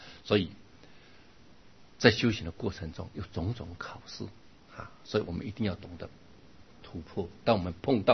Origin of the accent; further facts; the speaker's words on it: China; 那我们中国人也喜欢这个88这两个字